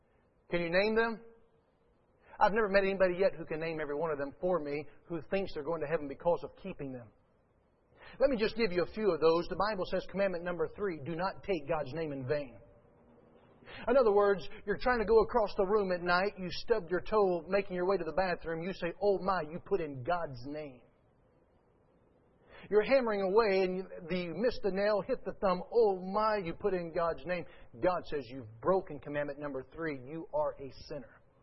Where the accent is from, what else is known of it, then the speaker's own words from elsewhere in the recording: North Carolina, United States; I am from North Carolina, not that smart, but I know that all means all